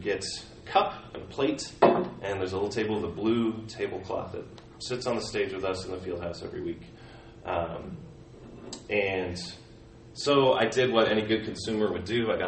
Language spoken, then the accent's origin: English; Seattle, Washington, United States; I grew up in Seattle. I went to Seattle Pacific University, where I failed chapel 3 times.